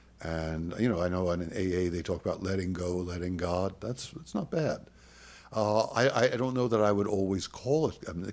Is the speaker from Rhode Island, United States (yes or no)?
no; New York, United States; I grew up in New York and I'm Jewish, and I used to go to Jewish delicatessens on the Lower East Side.